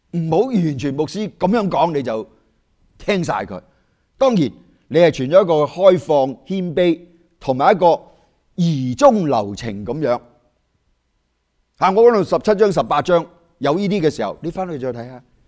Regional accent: China; 我哋中国人讲嘅说话就系真金不怕红炉火吓

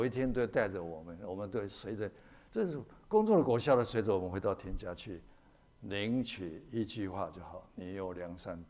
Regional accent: Taiwan; 可能我们有一些是从中国来的，我是从台湾来的。

